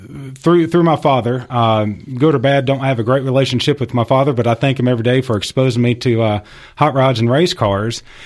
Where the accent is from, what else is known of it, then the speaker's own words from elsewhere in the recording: Texas, United States; there was a local music store where I grew up in East Texas that had a whole bunch of closeout used CDs